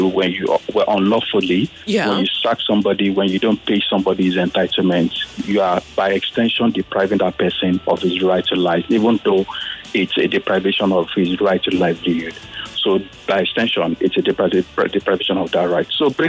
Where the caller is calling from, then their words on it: Aja, Lagos, Nigeria; I'm calling from Aja.